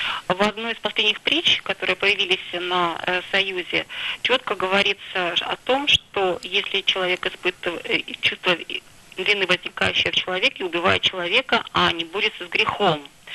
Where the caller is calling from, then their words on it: Moscow Oblast, Russia; я звоню из Подмосковья.